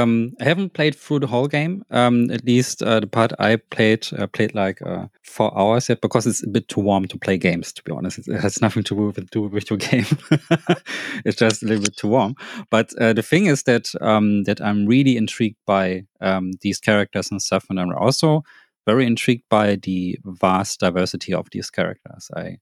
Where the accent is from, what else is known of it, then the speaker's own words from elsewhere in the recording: Thailand; now in Germany; I live in Germany, but I'm actually Asian. I come from Thailand.